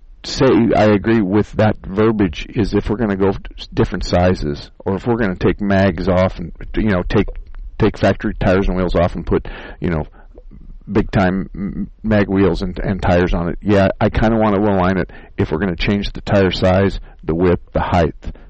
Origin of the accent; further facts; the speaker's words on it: Arizona, United States; And even though I was born and raised in Arizona, I do have a lot of experience in the cold weather areas